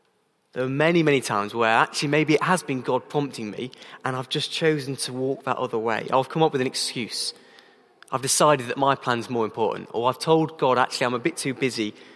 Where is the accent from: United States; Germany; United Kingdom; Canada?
United Kingdom; England; Becky, you know, we're English. We don't speak French and whatever, you know.